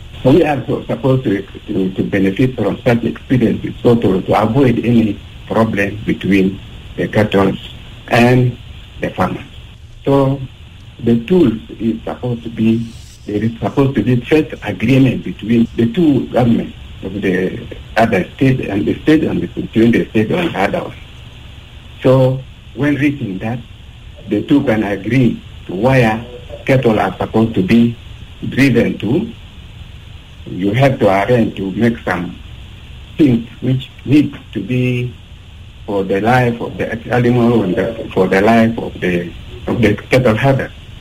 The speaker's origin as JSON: {"language": "English", "town": "Kapoeta", "region": "Eastern Equatoria", "country": "South Sudan", "said": "Yes, through our life here, I'm from Eastern Equatoria, first of all"}